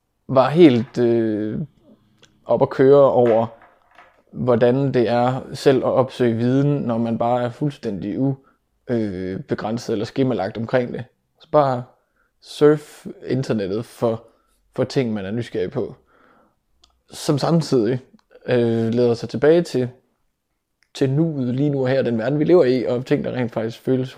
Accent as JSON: {"language": "Danish", "town": "Aarhus", "region": "Central Denmark Region", "country": "Denmark", "tie": "born or raised there", "said": "Jeg er født og opvokset her i Aarhus."}